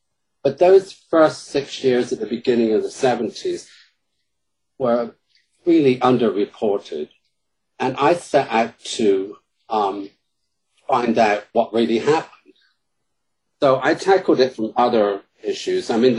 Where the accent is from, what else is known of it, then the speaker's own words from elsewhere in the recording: United Kingdom; accent: British; And my British accent in Chicago works wonders.